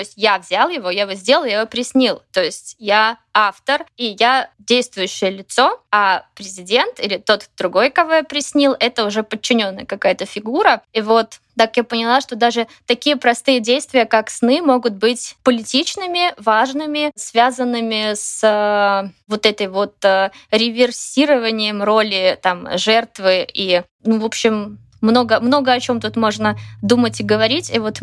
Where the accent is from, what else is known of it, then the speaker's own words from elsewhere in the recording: Belarus; Russian is a second language; почему я как белорус пишу на русском.